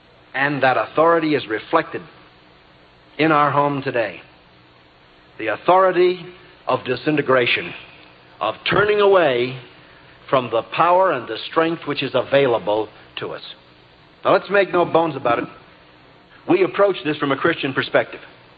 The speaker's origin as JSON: {"language": "English", "town": "Brooklyn", "region": "New York", "country": "United States", "tie": "born or raised there", "said": "I'm a product of the ghetto myself. I was born and raised in the Bedford-Stuyvesant ghetto of Brooklyn."}